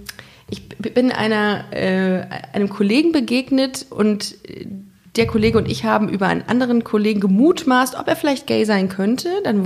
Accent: Düsseldorf, North Rhine-Westphalia, Germany; Ich komme aus Düsseldorf.

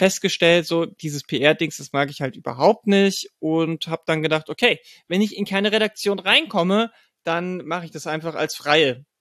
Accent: Bavaria, Germany; Wir sind ganz, ganz im Südosten. Ich bin in Niederbayern aufgewachsen.

